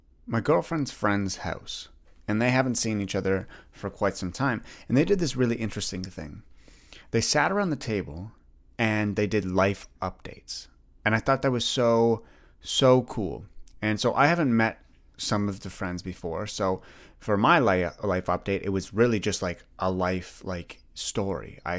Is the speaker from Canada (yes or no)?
yes; Greeley, Ontario, Canada; I think I said that I grew up like a little bit outside of Ottawa. I grew up in Greeley, for those who don't know.